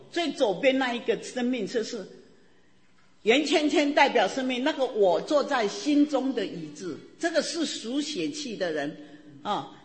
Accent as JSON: {"language": "Chinese", "country": "Taiwan", "moved": "as an adult", "lives_now": "United States", "said": "我32岁从台湾移民到美国，我38岁才信了耶稣。"}